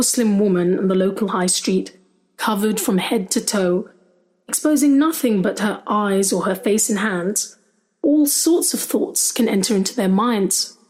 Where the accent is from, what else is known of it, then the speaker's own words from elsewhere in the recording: London, United Kingdom; I'm a journalist and I'm a Londoner.